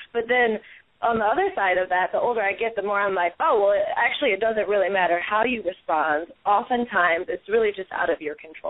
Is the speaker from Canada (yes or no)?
no; Detroit, Michigan, United States; I have 100 jobs because I am from Detroit and that's just how I roll.